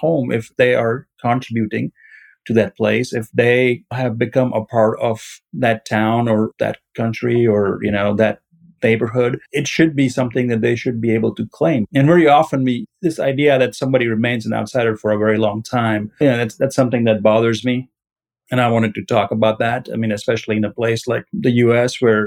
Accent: Mississippi, United States; I'm from Mississippi. I've been here since 92.

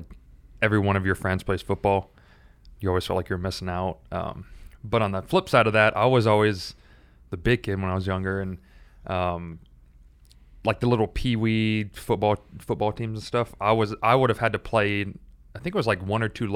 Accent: the South, United States; I'm more growing up in the South. College football is a big thing.

